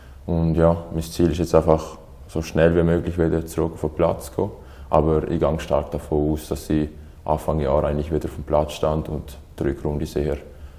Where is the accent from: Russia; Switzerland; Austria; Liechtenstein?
Liechtenstein; ich bin da auf die Welt gekommen, ich bin da aufgewachsen und ja, ich habe mich eigentlich immer schon so wie ein Liechtensteiner gefühlt, weil das ist meine Heimat da.